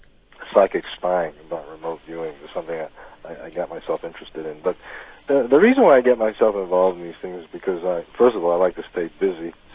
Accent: New York City, New York, United States; I grew up in New York City

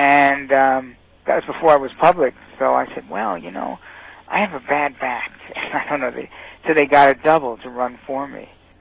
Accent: Bronx, New York, United States; I mean, I grew up in the Bronx in New York. That's a pretty cold climate.

